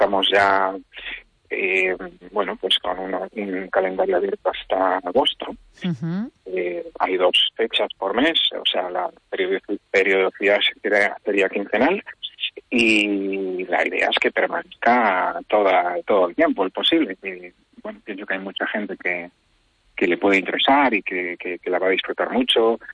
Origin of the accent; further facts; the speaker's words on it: Vigo, Galicia, Spain; digamos que soy un vigués muy 100%, porque todo el mundo tiene algún antepasado que vino de otros lugares también, pero sí, y por ese lado, muy, muy vigués.